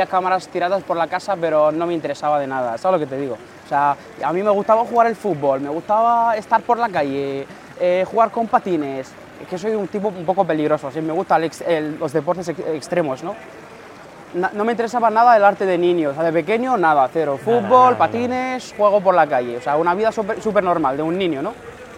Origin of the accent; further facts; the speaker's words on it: Morocco; porque soy marroquí, ¿no? Entonces se lee más bien en francés, ¿sabes?